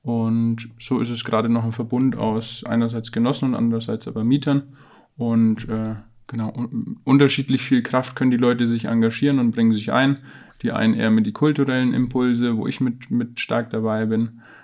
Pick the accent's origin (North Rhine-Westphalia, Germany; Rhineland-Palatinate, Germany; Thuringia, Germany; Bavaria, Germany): Bavaria, Germany; Ich bin in der Fränkischen Schweiz groß geworden, auch nicht so weit von hier, 2 Stunden.